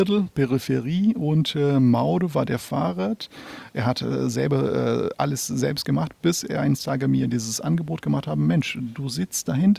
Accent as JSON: {"language": "German", "country": "Brazil", "said": "Ich komme aus Brasilien"}